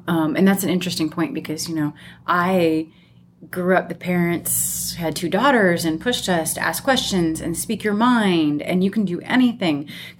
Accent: Tulsa, Oklahoma, United States; I wouldn't have gone to evangelical or big church growing up in Tulsa, Oklahoma, because Oral Roberts was right there.

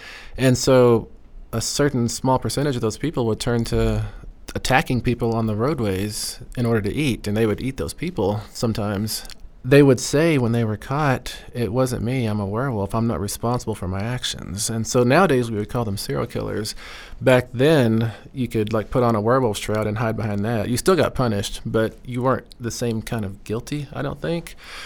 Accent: United States; I think it might come down to the fact that I'm Blackfeet. I'm American Indian.

